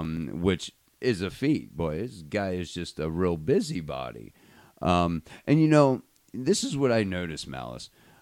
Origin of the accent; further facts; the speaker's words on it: Maryland, United States; I'm from Maryland. I thought we mentioned that earlier. I like steam crabs.